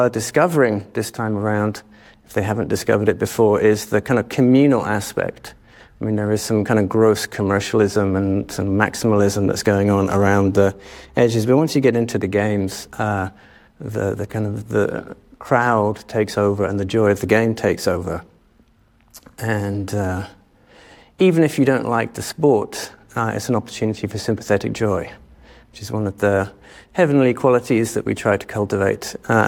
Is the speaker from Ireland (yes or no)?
no; England, United Kingdom; which I'm not going to talk about because I'm English.